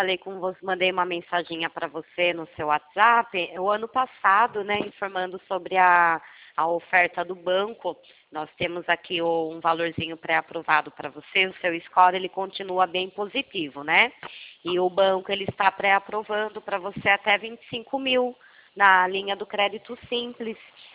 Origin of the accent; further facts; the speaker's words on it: Itu, São Paulo, Brazil; eu sou de Itu.